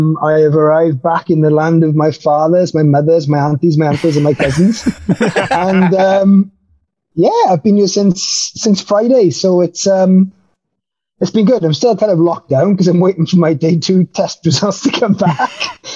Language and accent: English; Wales, United Kingdom; now in Germany; we've been there since 2017, and I'm now a full-fledged German as well as a Welshman.